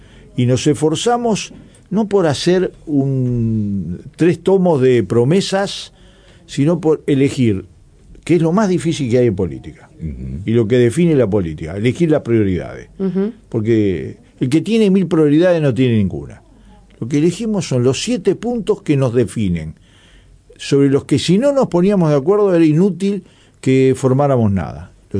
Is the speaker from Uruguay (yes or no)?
yes; Uruguay; Una, que somos uruguayos.